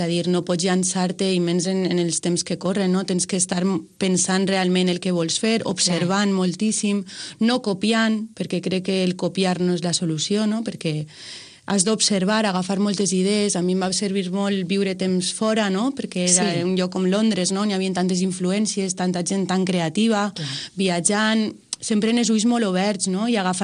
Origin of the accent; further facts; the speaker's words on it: Vila-real, Valencian Community, Spain; vaig decidir que volia tornar al meu poble